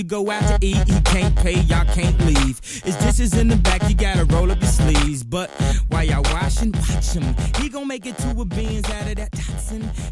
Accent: Naples, Campania, Italy; visto che siamo di Napoli

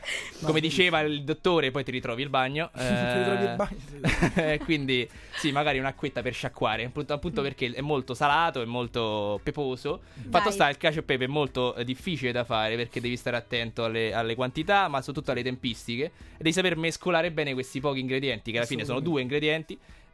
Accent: Rome, Lazio, Italy; la carbonara è una cosa a cui noi da romani siamo molto legati

